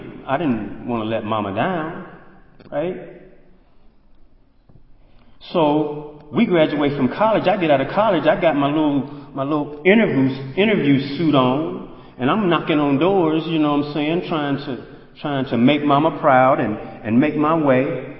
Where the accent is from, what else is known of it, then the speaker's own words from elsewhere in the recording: Indianapolis, Indiana, United States; also born or lived in Chicago; now in Atlanta, United States; I moved down to Atlanta. I grew up in Indianapolis, Indiana, born and raised in Chi-Town. Right? I grew up in Indianapolis.